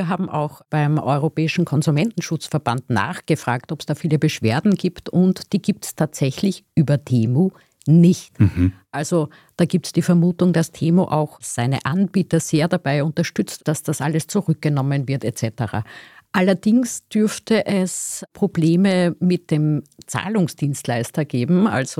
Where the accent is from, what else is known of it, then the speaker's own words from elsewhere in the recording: Austria; bei uns in Österreich.